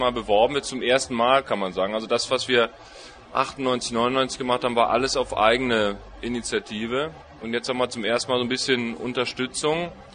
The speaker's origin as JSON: {"language": "German", "town": "Ratingen", "region": "North Rhine-Westphalia", "country": "Germany", "said": "Und genau in Ratingen, wo ich herkomme, was aber völliger Zufall ist."}